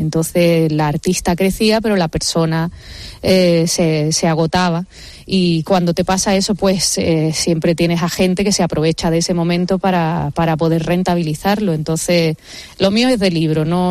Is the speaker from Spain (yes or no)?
yes; Málaga, Andalusia, Spain; also born or lived in Castilla-La Mancha; Yo soy malagueña y manchega, o sea, que yo tengo de todo. Y feliz y orgullosa hoy día, a mis 43 años, ya casi 44, puedo decirlo.